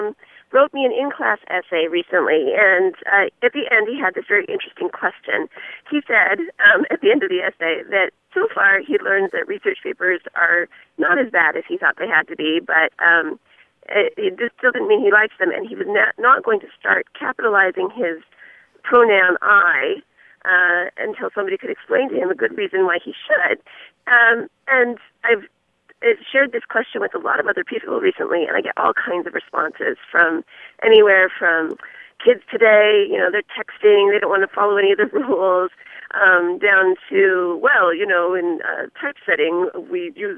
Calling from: Grayslake, Illinois, United States; I'm calling from the College of Lake County in Grays Lake, Illinois.

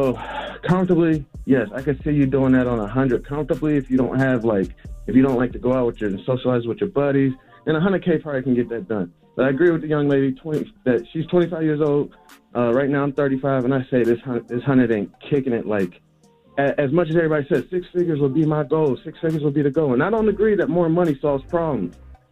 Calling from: Maryland, United States; I'm calling from Maryland.

